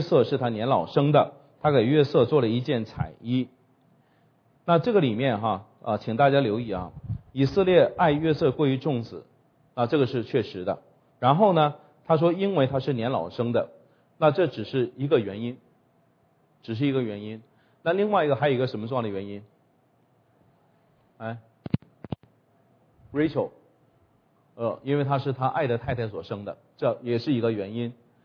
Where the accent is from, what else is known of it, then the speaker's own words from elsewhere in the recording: China; 不是我们中国人的概念，童子是这个10几岁以下